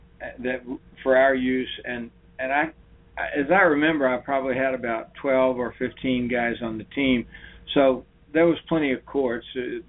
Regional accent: Richmond, Virginia, United States; I grew up in Richmond, Virginia

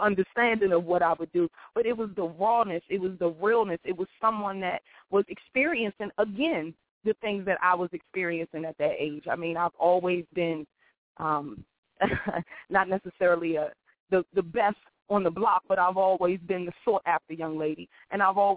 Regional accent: Landover, Maryland, United States; That's right. I'm from Landover. I'm from Maryland. Absolutely.

